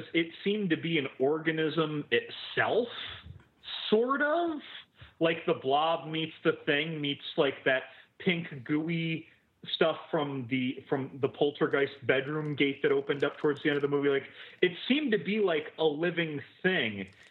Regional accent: New Jersey, United States; I grew up in New Jersey, so, I mean, it just made sense.

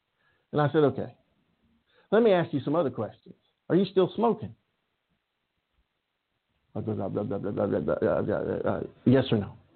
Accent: Auburn, Alabama, United States; I've lived back in my hometown here, College Town. I've always been an Auburn football fan. I've lived here for nearly 10 years.

